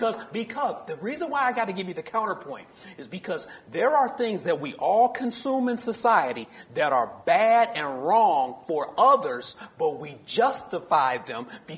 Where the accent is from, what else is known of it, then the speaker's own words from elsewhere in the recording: Hammond, Indiana, United States; I grew up in Hammond. I spent a lot of my time in East Chicago, West Calumet. A lot of my friends were there.